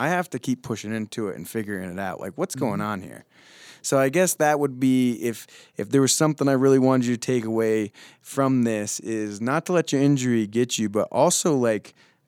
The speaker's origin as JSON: {"language": "English", "region": "Vermont", "country": "United States", "tie": "born or raised there", "said": "Like where I grew up in Vermont, when I was younger, because now it's much more populated with all this, but there was no calling out."}